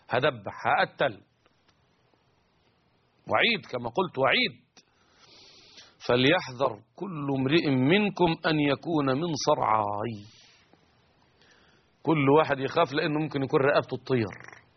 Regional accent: Egypt

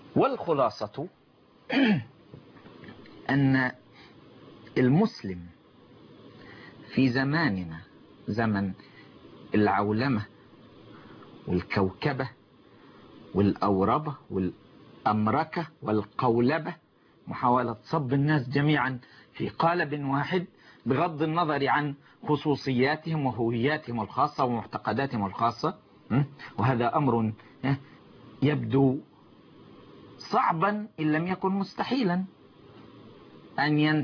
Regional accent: Egypt; أنا مسلم، أنا مسلم عربي اللسان، أسكن مصر، داري وبلدي ومسقط رأسي ومرتع صبايا وموضع أهلي، وهي عزيزة علي وأنا شغوف بها

